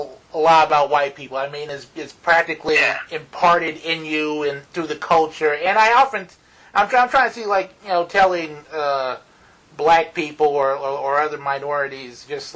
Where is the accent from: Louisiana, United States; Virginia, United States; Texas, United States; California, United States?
Texas, United States; now in North Carolina, United States; I'm from Texas, so when I had a bike, it's like nothing but flatlands down there.